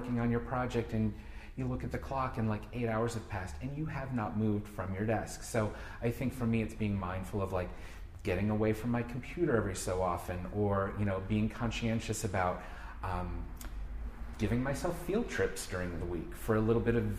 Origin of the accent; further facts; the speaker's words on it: Grand Rapids, Michigan, United States; I grew up in Grand Rapids, Michigan.